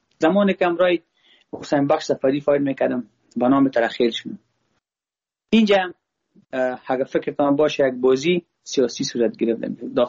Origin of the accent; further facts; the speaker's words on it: Afghanistan; ما خود ما افغان هستم. با ما هزاره ازبک پشتون کلش یک چشم هستن.